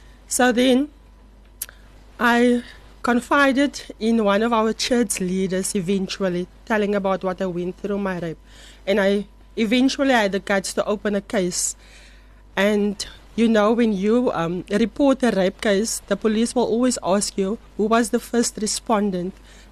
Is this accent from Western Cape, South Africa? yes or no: yes; Atlantis, Western Cape, South Africa; I'm from the Marmory area, Marmory Atlantis area.